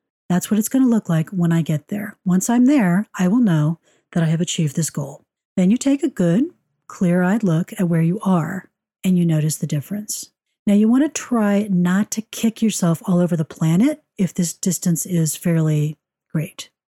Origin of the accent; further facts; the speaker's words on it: United States; I'm an American, and we have a mythical belief that we can shortchange ourselves on sleep